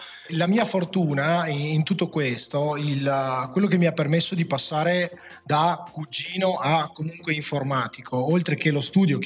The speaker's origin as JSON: {"language": "Italian", "town": "Verona", "region": "Veneto", "country": "Italy", "said": "sono di Verona e mi occupo di IT da circa 5 anni."}